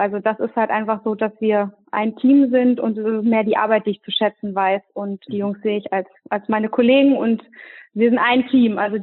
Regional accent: Verl, North Rhine-Westphalia, Germany; Verl und ebenfalls Verl.

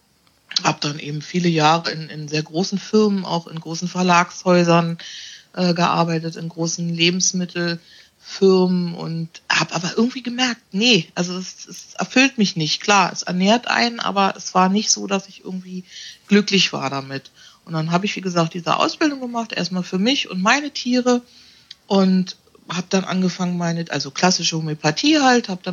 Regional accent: Berlin, Germany; Ich muss immer überlegen, wie alt ich überhaupt bin. Ich bin 54. Ich komme aus Berlin

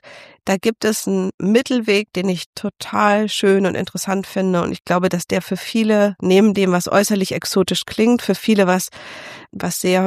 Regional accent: Berlin, Germany; Und ich komme aus Zehlendorf, aus einem sehr ordentlichen Bereich von Berlin, ganz anders als ich jetzt wohne.

